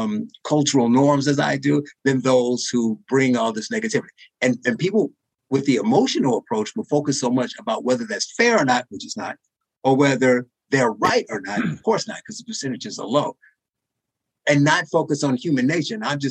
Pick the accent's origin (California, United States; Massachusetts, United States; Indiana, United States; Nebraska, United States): Indiana, United States; Gary; So I was born and raised in Gary, Indiana.